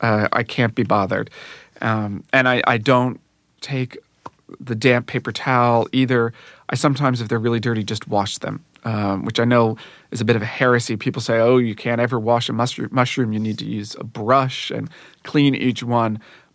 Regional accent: the North, United States; I'm not a Southerner. I'm a Northerner.

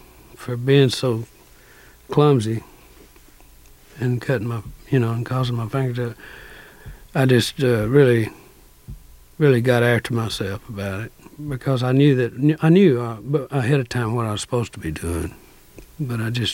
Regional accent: Corsicana, Texas, United States; also born or lived in Waco, Texas; I was born in Corsicana, Texas. And it's about 53 miles northeast of Waco, Texas. And I lived there until I was 12 years old.

